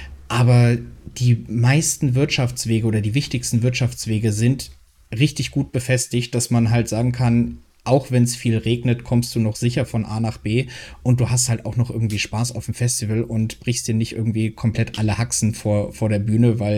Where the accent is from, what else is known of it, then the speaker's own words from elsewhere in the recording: Leipzig, Saxony, Germany; und das ist als Leipziger für mich jetzt natürlich auch, das muss mitgenommen werden.